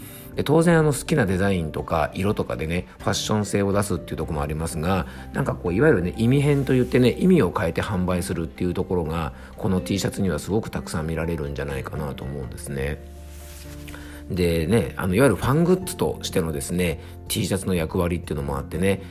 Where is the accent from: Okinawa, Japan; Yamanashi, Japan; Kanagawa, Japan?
Yamanashi, Japan; Fuefuki; ちょうどね、僕が住む山梨県の笛吹市というところは、まあ、桃とぶどうの生産量が